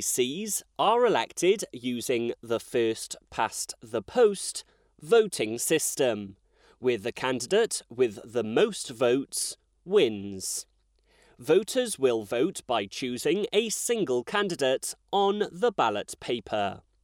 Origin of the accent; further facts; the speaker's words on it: West Midlands, United Kingdom; born there; I was born in Warwickshire and for more than 30 years have been active in communities in Kenilworth.